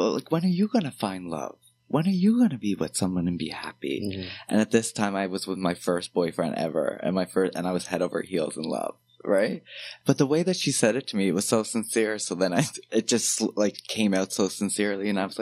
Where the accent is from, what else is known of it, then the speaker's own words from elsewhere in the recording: Cape Breton Island, Nova Scotia, Canada; moved away; So I moved away from Cape Breton Island for a little bit, and I went home, and it was Christmas Eve, actually.